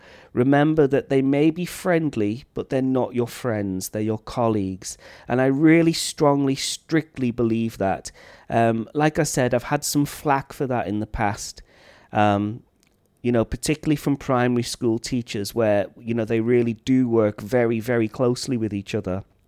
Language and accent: English; Wales, United Kingdom; my friends from my hometown in North Wales